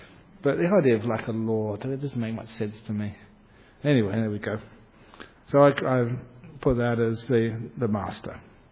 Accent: England, United Kingdom; I know I came from England

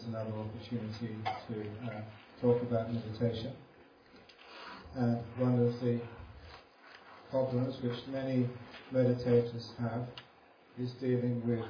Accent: London, United Kingdom; when I first became a monk in Thailand 36 years ago, I was a monk from London, and then I was suddenly in the jungles of northeast Thailand.

